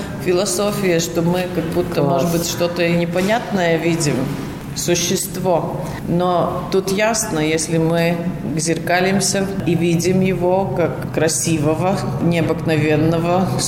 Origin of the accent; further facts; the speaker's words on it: Daugavpils, Latgale, Latvia; also born or lived in Rezekne; по сути, я коренная даугавпилчанка, которая какое-то время жила в Резекне, так как училась в академии в филиале в Резекне.